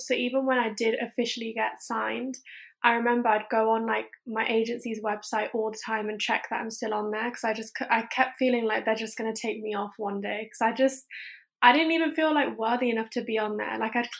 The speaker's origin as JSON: {"language": "English", "town": "Coventry", "region": "West Midlands", "country": "United Kingdom", "said": "And also I'm from Coventry"}